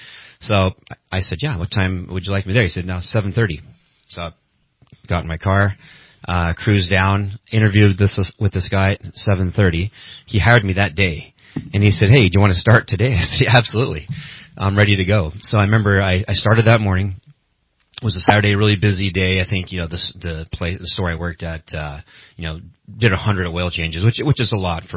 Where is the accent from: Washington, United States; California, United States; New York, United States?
California, United States; Santa Rosa; moved away as an adult; now in Redding, United States; I was born in Santa Rosa, California, and graduated high school there. And I was kind of your typical, Northern California guy.